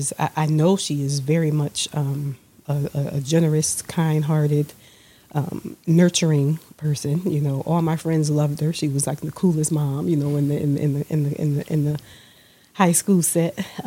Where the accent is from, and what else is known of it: New Haven, Connecticut, United States; born or raised there